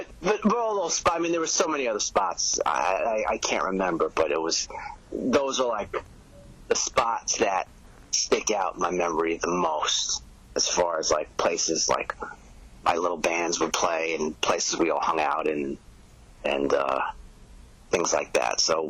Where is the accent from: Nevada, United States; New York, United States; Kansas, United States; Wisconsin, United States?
New York, United States; Long Island; On Long Island.